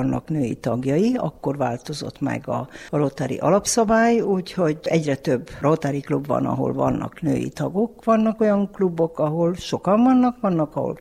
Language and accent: Hungarian; Foieni, Satu Mare County, Romania; moved away as an adult; also born or lived in Carei / Cluj-Napoca; now in Sweden; Nagy Károly mellett egy falucskában, aminek a neve Mezőfény, ott születtem, Nagy Károlyban érettségiztem, Kolozsváron voltam egyetemista, és 87-ben kerültem Svédországba.